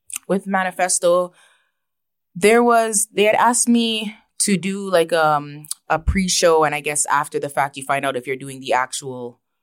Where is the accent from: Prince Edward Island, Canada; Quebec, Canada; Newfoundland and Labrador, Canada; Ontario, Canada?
Ontario, Canada; Toronto; also born or lived in Brampton; I was born and raised my childhood in Toronto, and I moved to Brampton. I started grade 8 in Brampton.